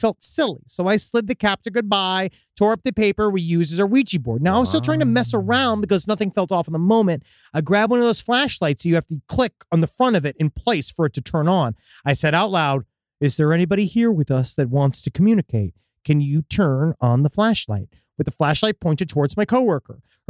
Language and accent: English; Oak Island, Nova Scotia, Canada; Now, while growing up in Oak Island, I've always known the legend of six people dying looking for this treasure, which is true.